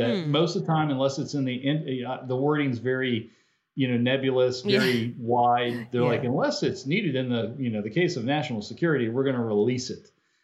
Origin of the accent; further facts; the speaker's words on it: United States; maybe it's because I'm American, but I'm a proud American.